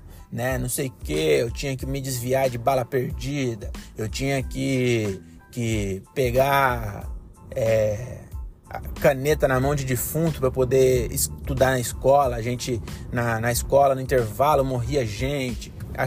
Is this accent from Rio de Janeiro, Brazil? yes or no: no; São Paulo, Brazil; born there; eu sou nascido lá na Consolação, então até os 11 meses eu morei na Consolação, ali em São Paulo.